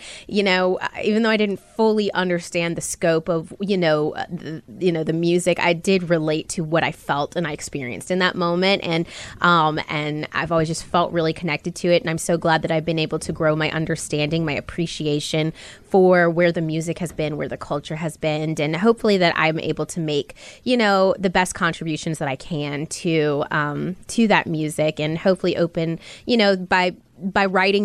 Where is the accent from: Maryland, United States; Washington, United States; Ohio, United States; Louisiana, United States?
Louisiana, United States; Hammond; I grew up in Hammond, Louisiana at the time